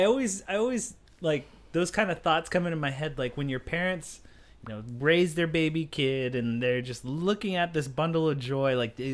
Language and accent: English; Philadelphia, Pennsylvania, United States; I went from growing up in Philly to moving out here, but I didn't get Phoenix. I got I got the rural reservation.